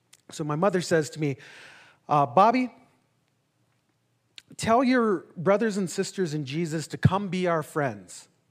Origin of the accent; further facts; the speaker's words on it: Enemy Swim, South Dakota, United States; now in Bismarck, United States; I come from Enemy Swim, South Dakota. I live in Bismarck, North Dakota. I am 48 winners.